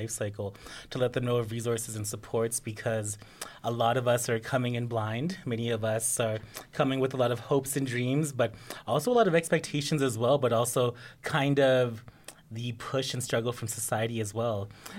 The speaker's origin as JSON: {"language": "English", "town": "Calgary", "region": "Alberta", "country": "Canada", "tie": "born or raised there", "said": "I'm Stoney Nakoda, and I grew up in Calgary, the Northeast."}